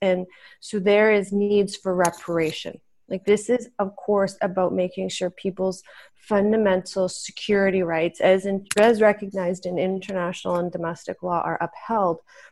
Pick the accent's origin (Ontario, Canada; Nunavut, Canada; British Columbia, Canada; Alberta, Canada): Nunavut, Canada; growing up in Nunavut, where the economic opportunities were so slim.